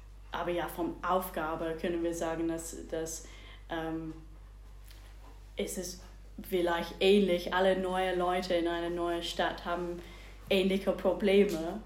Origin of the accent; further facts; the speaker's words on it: England, United Kingdom; now in Steinfurt, Germany; ich komme aus England, komischerweise, und wohne seit 4 Jahren in Steinfurt, glaube ich.